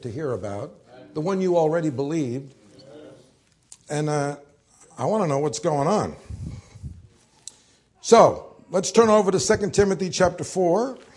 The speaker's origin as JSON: {"language": "English", "region": "New York", "country": "United States", "tie": "born or raised there", "said": "And I grew up in New York."}